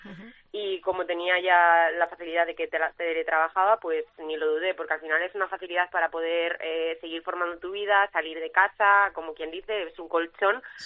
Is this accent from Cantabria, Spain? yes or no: yes; Cantabria, Spain; yo estoy enamorada de Cantabria, que yo soy de Cantabria, pero mi pueblo es maravilloso.